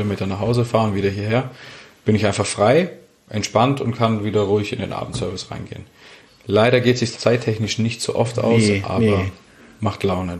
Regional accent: Stuttgart, Baden-Württemberg, Germany; ich bin Stuttgarter ursprünglich.

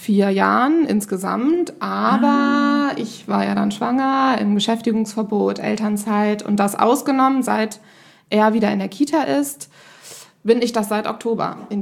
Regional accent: Rhineland, Germany; now in Hamburg, Germany; Nein, ich bin Rheinländerin, also wirklich mit dem Herzen auch und eigentlich noch irgendwie mit einem Fuß in der Heimat.

